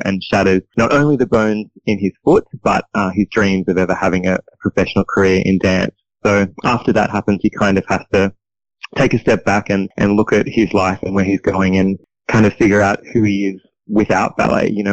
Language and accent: English; Ballarat, Victoria, Australia; my experiences growing up in Ballarat and being in that dance world